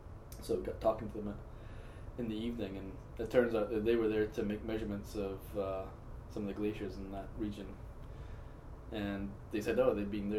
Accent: Scotland, United Kingdom; So I grew up in Scotland, which is a formerly glaciated landscape, much like Maine, and spent a lot of my childhood and youth years out in the wilderness hiking and climbing and skiing.

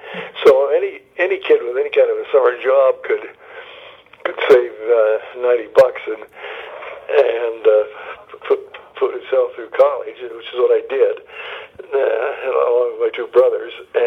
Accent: South Dakota, United States; growing up on the Hughes Cattle Ranch in South Dakota on the west side, just on the west side of the Missouri River

